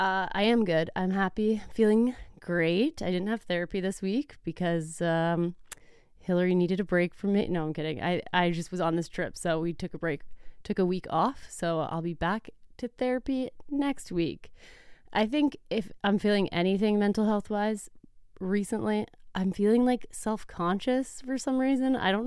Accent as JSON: {"language": "English", "region": "Texas", "country": "United States", "lives_now": "Los Angeles, United States", "said": "But I guess it makes more sense for me because I am from Texas."}